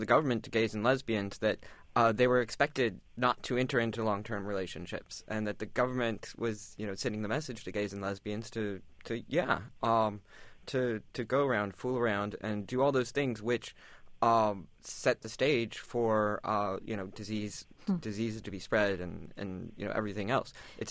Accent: California, United States; As a Californian, that's really the only right that we had been denied up to this point.

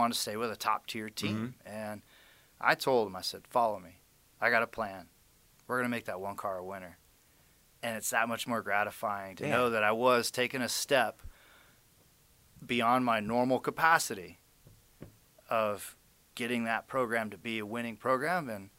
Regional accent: Las Vegas, Nevada, United States; I love going to the live games at the T-Mobile Arena and feeling the energy from my hometown people.

